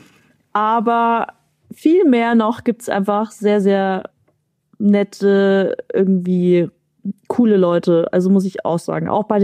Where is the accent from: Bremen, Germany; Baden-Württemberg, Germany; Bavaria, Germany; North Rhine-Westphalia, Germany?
Bavaria, Germany; Munich; ich bin Münchnerin